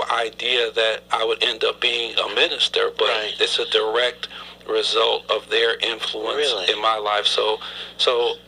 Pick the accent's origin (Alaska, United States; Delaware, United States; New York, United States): New York, United States; Buffalo; also born or lived in Rochester; I was born in Rochester, New York, but raised in Buffalo, New York